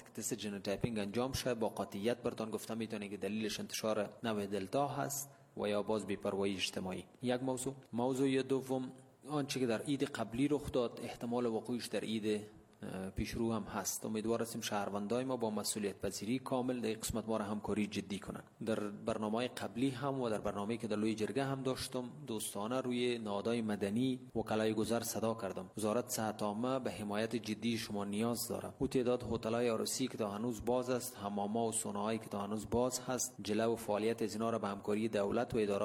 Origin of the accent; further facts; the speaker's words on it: Afghanistan; که ما به عنوان یک افغان از اونها تشکر میکنم